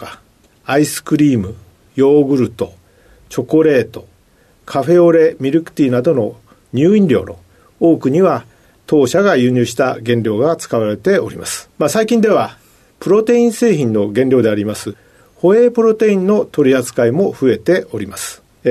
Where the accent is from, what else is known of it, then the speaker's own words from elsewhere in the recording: Tokyo, Japan; born there; 1954年9月25日に東京で生まれました。